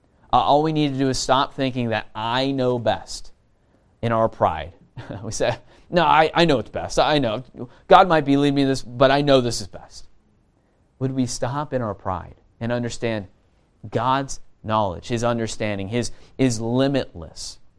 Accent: California, United States; Okay, it'd be like where I grew up in California. It'd be brown and dead, right?

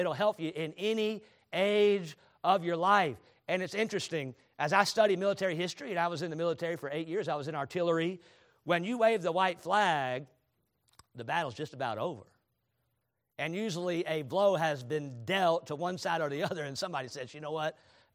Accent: Charlotte, North Carolina, United States; I grew up in Charlotte, in the shadow of the Charlotte Motor Speedway. You had to learn something about racing when you grow up in Charlotte, North Carolina.

